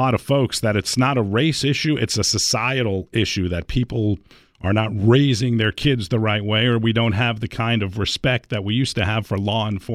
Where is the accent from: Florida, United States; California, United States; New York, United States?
New York, United States; I mean, I know when I grew up in New York, by the way, but that doesn't have anything to do with it.